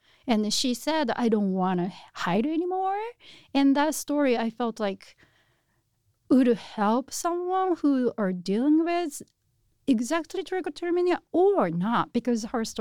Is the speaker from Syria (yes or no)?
no; Japan; English is a second language; moved away as an adult; now in United States; So I'm a Japanese. I was born in Japan, and back in 2005, I moved to the United States, and then I came here for to go to a college